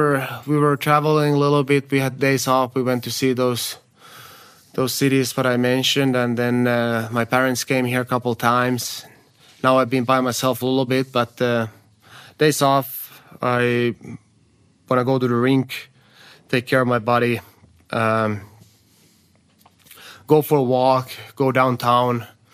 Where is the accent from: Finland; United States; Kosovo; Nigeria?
Finland; English is a second language; He's from Hämeenlinna, which is like 1 hour away from my hometown.